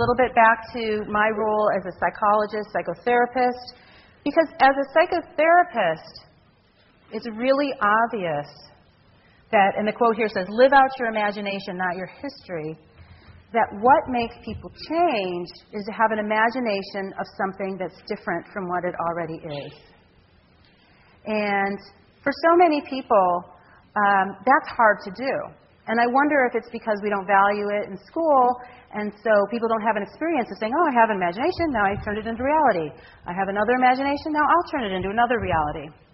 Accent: Detroit, Michigan, United States; also born or lived in Ohio; now in San Francisco, United States; I grew up in the Detroit area. I went to school in the Ohio cow field area. And the idea that I would live in San Francisco just was off my radar.

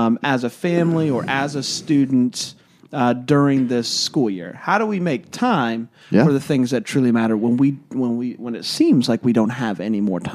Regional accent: Florida, United States; I'm from Florida. I don't care.

